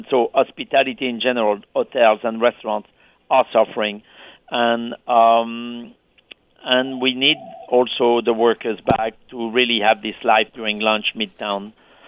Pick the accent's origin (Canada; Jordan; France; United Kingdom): France; now in New York, United States; And you know, I'm a New Yorker at heart. And if I'm going to leave the city, where am I going to go? Back to France in my small village?